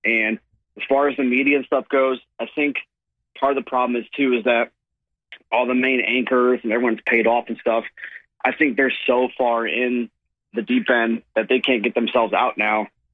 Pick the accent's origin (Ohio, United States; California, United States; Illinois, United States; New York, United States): Illinois, United States; Chicago; I'm from Chicago originally.